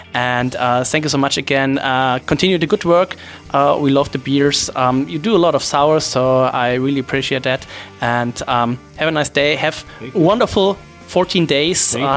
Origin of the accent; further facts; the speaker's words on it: Germany; English is a second language; And we're like, where are you from? And like, Germany.